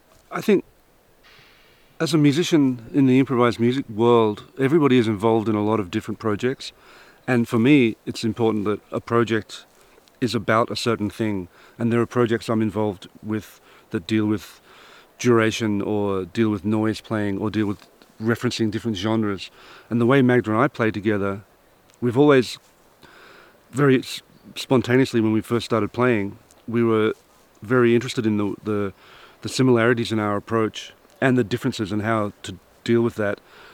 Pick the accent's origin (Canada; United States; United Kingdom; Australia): Australia; now in Berlin, Germany; I'm Australian, but I live in Berlin.